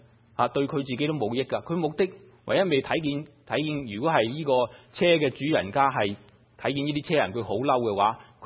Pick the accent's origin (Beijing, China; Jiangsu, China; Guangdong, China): Guangdong, China; 好像我們廣東人呢都經常說